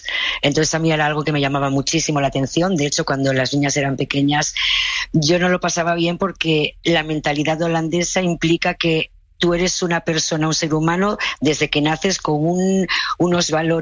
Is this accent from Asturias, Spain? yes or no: yes; Asturias, Spain; yo soy asturiana pequeñita